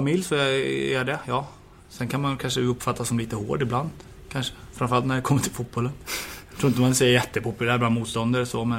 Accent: Stockholm, Stockholm County, Sweden; komma hem till Stockholm och Djurgården och min hemstad.

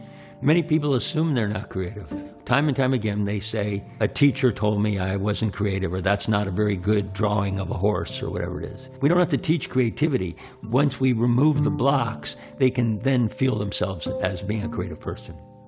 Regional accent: Barberton, Ohio, United States; I grew up in Barberton, Ohio, the Rust Belt of the country.

